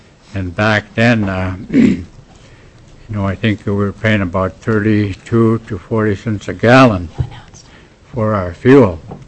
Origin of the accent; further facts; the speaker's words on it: Dillingham, Alaska, United States; I'm from Dillingham, Bristol Bay area.